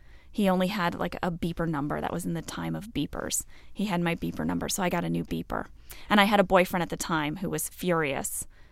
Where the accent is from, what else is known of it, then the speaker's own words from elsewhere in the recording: St. Louis, Missouri, United States; now in Los Angeles, United States; I grew up in St. Louis, Missouri.